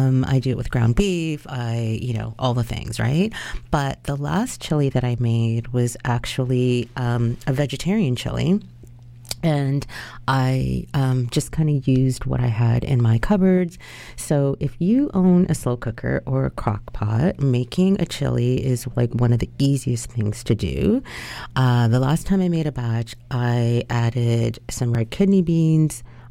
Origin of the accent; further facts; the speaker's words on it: Ontario, Canada; moved away; also born or lived in Alberta; since I'm originally from Ontario and lived in Alberta for a whopping 13 years